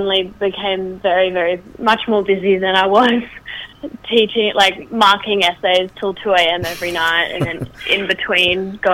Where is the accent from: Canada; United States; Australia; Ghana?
Australia; Brisbane, Queensland; I'm from Brisbane, and so is Mel.